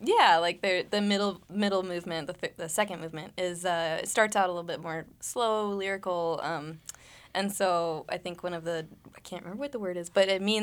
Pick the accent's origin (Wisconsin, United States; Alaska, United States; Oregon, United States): Alaska, United States; Anchorage; That was a pretty unique opportunity, I felt like, for where I grew up in Anchorage.